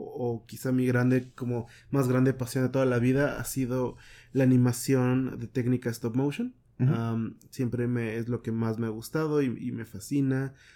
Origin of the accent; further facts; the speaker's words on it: Texcoco, State of Mexico, Mexico; No, en realidad yo soy de Texcoco, estaba en México.